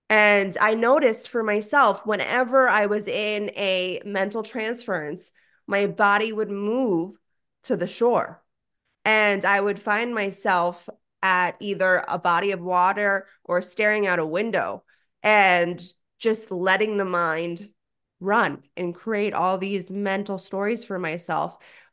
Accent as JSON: {"language": "English", "region": "Florida", "country": "United States", "said": "I'm from South Florida."}